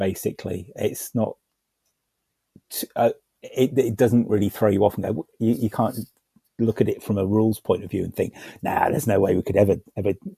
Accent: United Kingdom; I find, especially when it comes to being British like that, the moment you're under a stressful situation, you kind of resort to humor as a way to react to it.

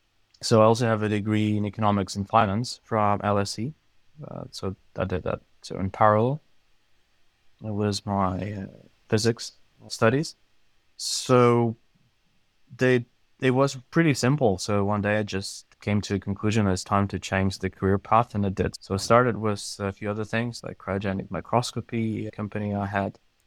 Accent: Ukraine; also born or lived in Kyiv, Ukraine; So I did a degree in applied physics in Kyiv. So I'm originally from Ukraine.

